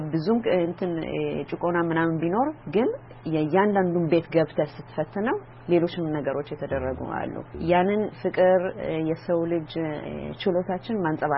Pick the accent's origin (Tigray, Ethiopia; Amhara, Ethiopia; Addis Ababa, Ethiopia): Addis Ababa, Ethiopia; እኔ አዲስ አበባ ሾላ የካሚካኤል እዛ አካባቢ ነው ያደኩት።